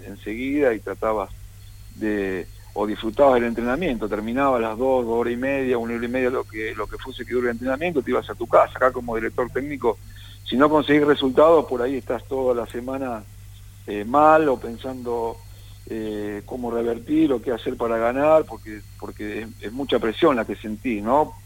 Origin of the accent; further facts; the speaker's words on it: El Trébol, Santa Fe, Argentina; Sí, en el Trébol, provincia de Santa Fe.